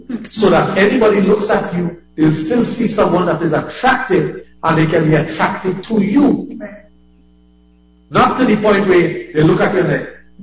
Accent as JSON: {"language": "English", "country": "Trinidad & Tobago", "said": "here I am coming from Trinidad with a suitcase. I don't have a wardrobe as they would have because they live in there."}